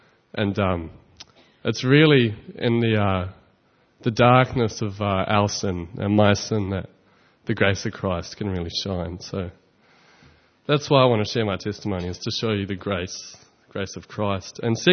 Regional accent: Tauranga, Bay of Plenty, New Zealand; also born or lived in Sydney, Australia; I was born in Tauranga Bay of Plenty, which is probably the greatest place in New Zealand. And then I moved to Sydney, unfortunately, when I was about 3. I lived there for 7 years. And then I came back to New Zealand and stayed in Tauranga.

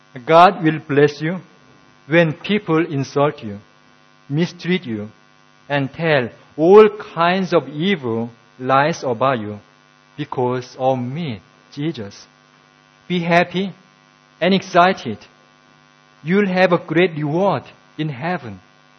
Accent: South Korea; You know, I'm from South Korea.

